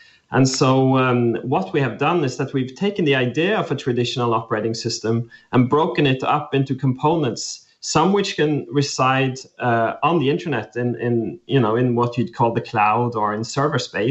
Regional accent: Norway; he should perhaps give his take afterwards. I'm in from Norway.

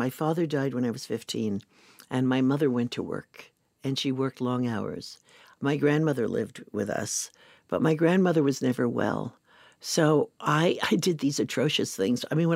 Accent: Paramus, New Jersey, United States; I grew up about 15 miles outside of New York City, in what was then a new suburb, Paramus, New Jersey.

